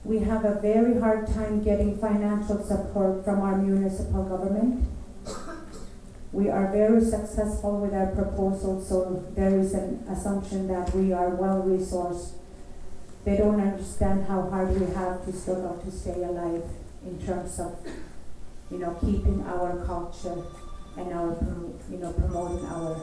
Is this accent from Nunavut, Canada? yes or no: yes; Cambridge Bay, Nunavut, Canada; from Cambridge Bay